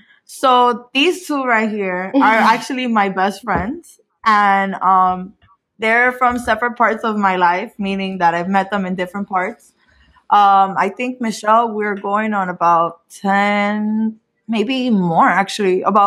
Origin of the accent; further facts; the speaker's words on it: Hialeah, Florida, United States; I was actually born and raised in Hialeah, but I am Cuban, Honduran.